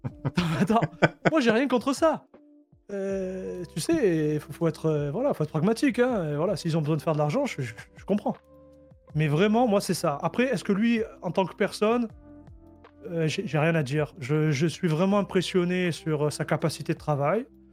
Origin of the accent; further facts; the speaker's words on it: Marseille, Provence-Alpes-Côte d'Azur, France; accent: Marseille; Avec l'accent marseillais, c'est compliqué.